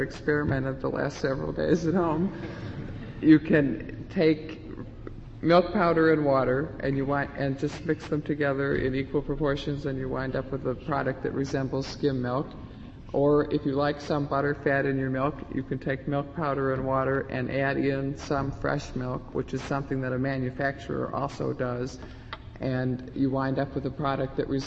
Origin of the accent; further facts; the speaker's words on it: Wisconsin, United States; I come from Wisconsin, so I'm a big milk drinker.